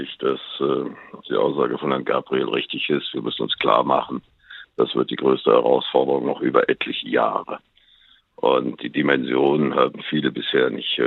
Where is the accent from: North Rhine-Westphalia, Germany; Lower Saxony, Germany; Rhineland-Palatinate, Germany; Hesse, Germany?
Hesse, Germany; Giessen; Ich komme ja aus Gießen und ich bin unmittelbar dabei